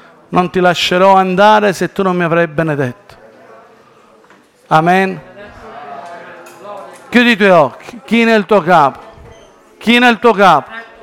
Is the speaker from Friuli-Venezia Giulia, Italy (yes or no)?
no; Cosenza, Calabria, Italy; anche se me ne vado a Cosenza, al mio paese, mi affaccio e vedo le montagne della Sila, belle, con tutto quel verde lì.